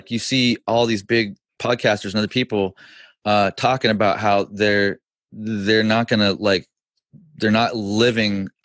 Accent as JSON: {"language": "English", "town": "Chico", "region": "California", "country": "United States", "tie": "born or raised there", "said": "Now up here in my hometown area, Chico, you know, I'm like $150 more a month here for a 3-bedroom, 2-bath, 2-car garage"}